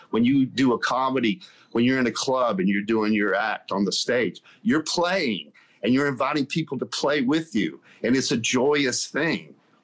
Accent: the South, United States; I grew up in the South in the 60s and the 70s, and that was a really oppressive place for a creative artist

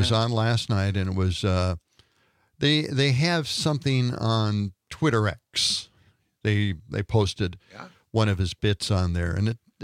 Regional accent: Milwaukee, Wisconsin, United States; You know, I'm from Milwaukee, and there's quite the Polish population there, too.

